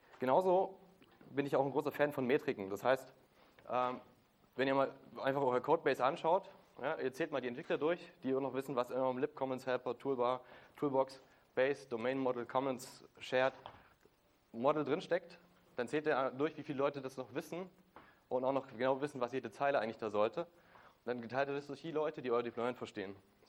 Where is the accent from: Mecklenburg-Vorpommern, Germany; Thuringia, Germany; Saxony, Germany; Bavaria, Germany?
Saxony, Germany; Leipzig; now in Cologne, Germany; Ich bin 28 Jahre alt. Hallo Dirk. Ich komme ursprünglich aus Leipzig, wohne jetzt in Köln. Das ist immer complicated. Im Moment arbeite ich in Berlin. Eigentlich bin ich aber Vogtländer.